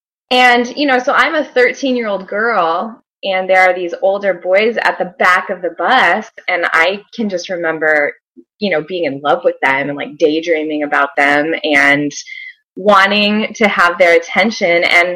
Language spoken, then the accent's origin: English; Oklahoma City, Oklahoma, United States; but I grew up in Oklahoma City. In a small town there, had a great family, mom, dad, and a little sister.